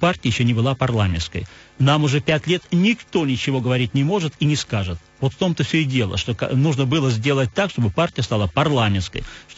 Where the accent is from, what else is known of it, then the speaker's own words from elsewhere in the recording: Saint Petersburg, Russia; оба раза это был Петербург, мой родной город.